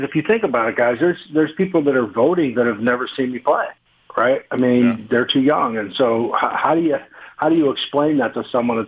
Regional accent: Beaver County, Pennsylvania, United States; there was all kinds of urban legends and things growing up in Beaver County

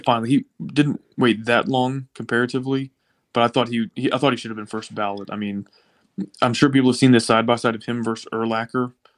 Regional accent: Austin, Texas, United States; growing up in Austin, especially the big red Raider in my life was my youth pastor.

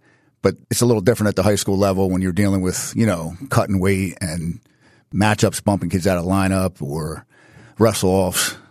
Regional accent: New Jersey, United States; We grew up in the Oakcrest area. We were going to go to Oakcrest.

